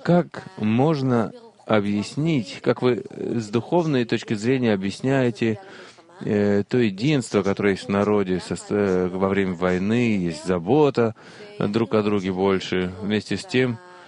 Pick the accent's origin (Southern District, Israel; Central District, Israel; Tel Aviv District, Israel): Southern District, Israel; Ashkelon; я из Ашкелона.